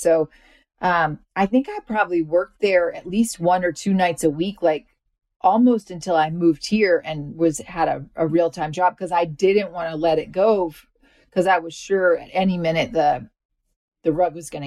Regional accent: Georgia, United States; moved away; I mean, I grew up in Georgia, which just flipped. I mean, that's a huge difference from when I lived there.

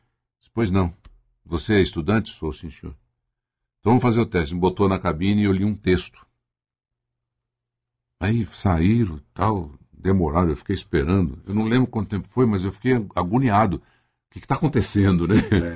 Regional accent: Londrina, Paraná, Brazil; also born or lived in Marília; Eu nasci em Marília. Nasci na Santa Casa de Misericórdia de Marília. Depois eu fui para Londrina, fomos para Londrina.

